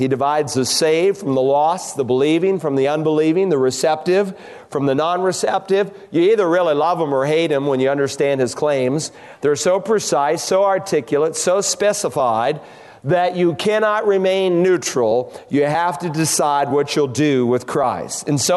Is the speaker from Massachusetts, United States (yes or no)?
yes; Worcester, Massachusetts, United States; Not too long ago, I was back in my hometown of Worcester, Mass.